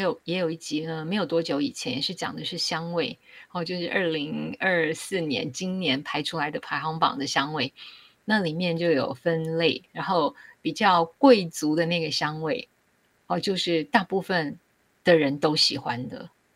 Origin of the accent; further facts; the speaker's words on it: Taiwan; moved away as an adult; now in United States; 我自己是从台湾来的，我是念研究所的以后才到美国来，所以我对中国大陆的环境也许不是那么的了解哈，